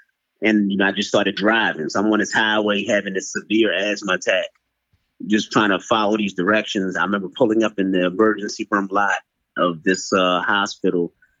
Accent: Baltimore, Maryland, United States; and then I'm like, you know, I'm from Baltimore.

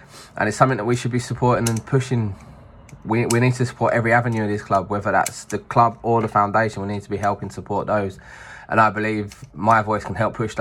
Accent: London, United Kingdom; now in Newcastle, United Kingdom; I'm not a Geordie. I am from London originally. I live in Newcastle now, but originally I'm from London

